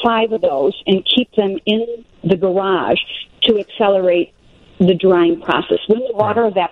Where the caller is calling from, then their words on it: Sedona, Arizona, United States; I'm calling from Arizona. You are still my favorite radio station, even though I've relocated.